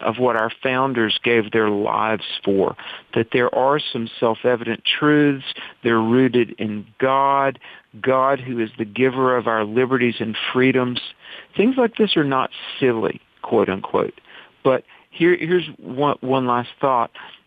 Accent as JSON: {"language": "English", "region": "North Carolina", "country": "United States", "tie": "born or raised there", "said": "In my home state of North Carolina, Janet, we have had a firestorm over HB2"}